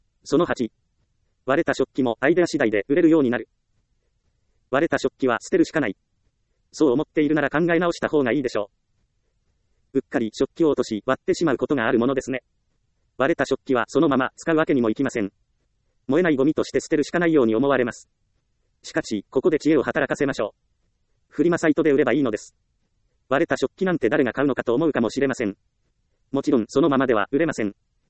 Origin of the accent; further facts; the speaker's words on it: Ehime, Japan; 私は愛媛県の田舎出身です。自宅周辺には田んぼがあるので、カエルやオタマジャクシはもちろん、バッタやコオロギも平気です。子供の頃は虫と暮らしているような状態で育ちました。